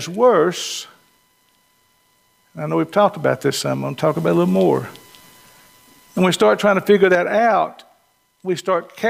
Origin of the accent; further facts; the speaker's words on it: Georgia, United States; also born or lived in North Alabama; And I grew up in North Georgia. Been part of my life in North Georgia, spent time in North Alabama.